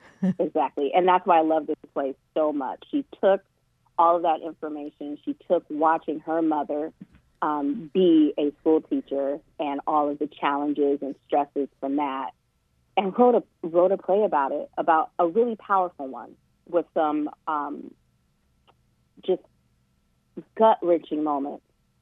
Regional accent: Los Angeles, California, United States; So I grew up in Los Angeles

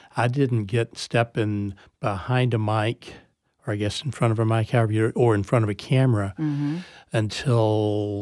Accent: San Angelo, Texas, United States; I began working at the local television station back in my hometown of San Angelo, Texas, huge metropolis, when I was actually 17 years old

